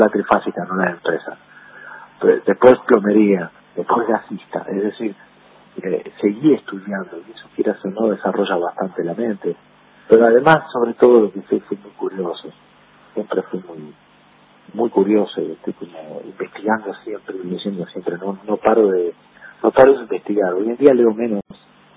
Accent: Florencio Varela, Buenos Aires Province, Argentina; en el barrio donde venía, de donde vengo yo, ahí en el barrio Malvinas de Florencio Varela, cerquita de Claypole, a unas cuadras de Claypole.

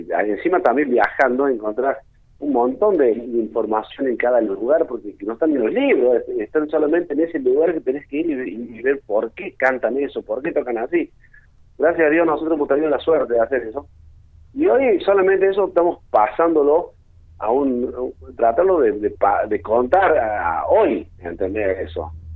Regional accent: Argentina; pero sos argentino y el folclore lo vas a tener siempre.

